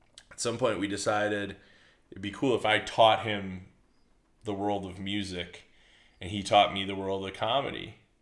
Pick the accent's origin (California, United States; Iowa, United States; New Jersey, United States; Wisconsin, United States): Wisconsin, United States; Stevens Point; I grew up in Stevens Point, just north of Stevens Point in the country